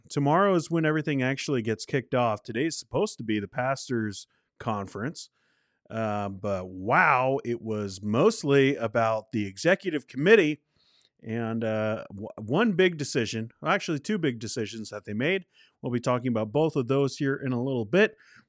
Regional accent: United States; moved away as an adult; now in Canada; Now, I am an American citizen. It's where I was born, where I spent most of my life. I've only been up here for a couple years.

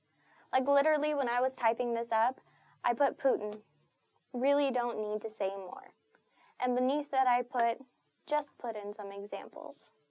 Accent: United States; am a Mexican American.

